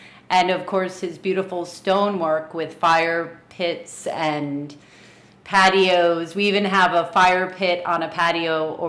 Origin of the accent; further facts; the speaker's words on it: Palenville, New York, United States; For me, the most magical part of growing up in Palinville was the creeks. The creeks are what make the area special. I grew up swimming by the age of three with all of my sisters.